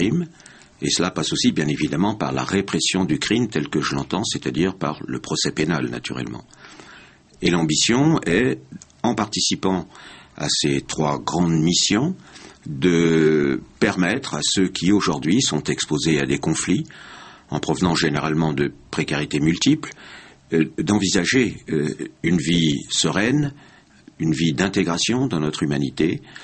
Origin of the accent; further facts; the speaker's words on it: Brittany, France; now in Pau, France; Non, parce que je suis breton d'origine.